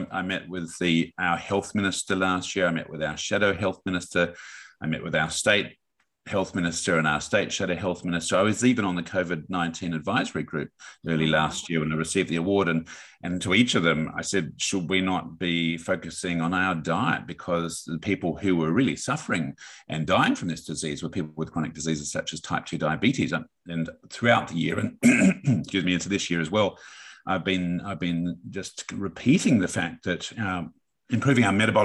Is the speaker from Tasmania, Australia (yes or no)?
no; Canberra, Australian Capital Territory, Australia; also born or lived in Adelaide; so I was born in Adelaide. I moved to Canberra, the capital city of Australia, when I was five. Went to high school there